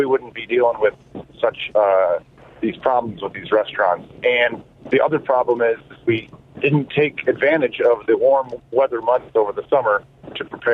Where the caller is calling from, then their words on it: South Elgin, Illinois, United States; from South Elgin.